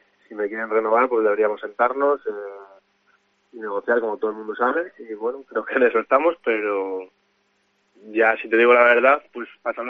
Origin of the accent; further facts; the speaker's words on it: Cantabria, Spain; Yo como buen cántabro, como buen racinguista